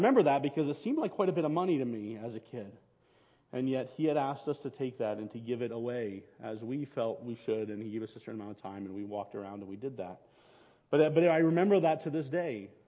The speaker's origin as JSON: {"language": "English", "country": "Bolivia", "tie": "born or raised there", "said": "when we were growing up in Bolivia."}